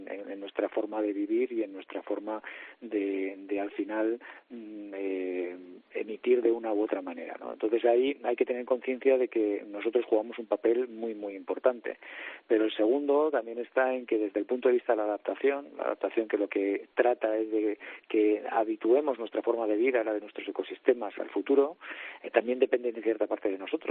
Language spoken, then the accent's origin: Spanish; Bilbao, Basque Country, Spain; born there; also born or lived in Luarca; now in Santander, Spain; Nací en Bilbao, vivo en Santander, pero me considero de Luarca, que está en Asturias